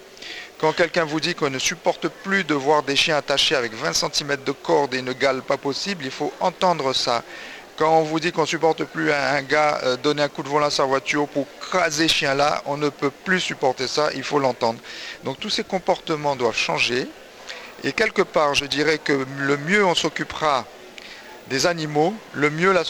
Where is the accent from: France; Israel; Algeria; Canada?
France; Guadeloupe; vétérinaire. Je viens de Guadeloupe